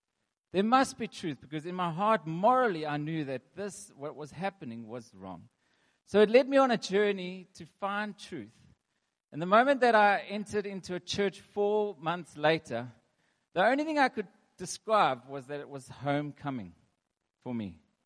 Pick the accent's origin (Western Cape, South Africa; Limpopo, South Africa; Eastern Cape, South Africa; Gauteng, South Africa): Gauteng, South Africa; Johannesburg; moved away as an adult; So I grew up in Johannesburg. When I was 21, I went overseas.